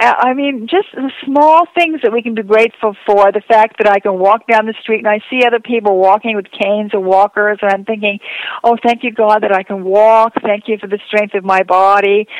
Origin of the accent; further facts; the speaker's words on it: New York, United States; I'm a New Yorker who does go to LA.